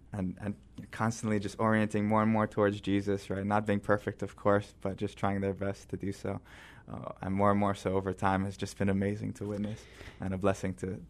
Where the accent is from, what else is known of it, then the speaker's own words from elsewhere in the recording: Kaneohe, Hawaii, United States; also born or lived in Honolulu; So I grew up in the valley of Kaneohe, and when I was around 13 years old, I moved to the city, to Aleva Heights, and I lived in Honolulu until I went out to college in the mainland in California.